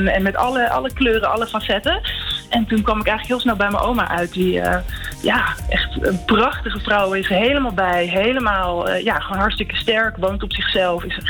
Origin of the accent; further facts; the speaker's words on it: Amsterdam, North Holland, Netherlands; Maar voor dit album ga ik weer terug naar mijn thuisstad, naar Amsterdam.